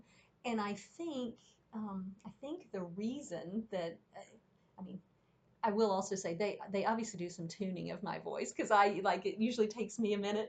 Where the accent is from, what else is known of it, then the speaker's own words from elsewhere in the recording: the South, United States; accent: Southern; And I'm not from Asheville, but I am from the South. And so you will, I have no formal training in it. So you'll hear the little blips of Southern accent in there.